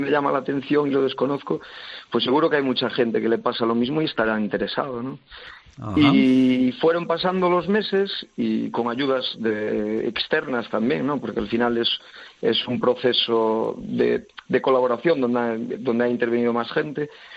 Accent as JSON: {"language": "Spanish", "town": "Outes", "region": "Galicia", "country": "Spain", "tie": "born or raised there", "said": "En mi pueblo, en el municipio de Outes"}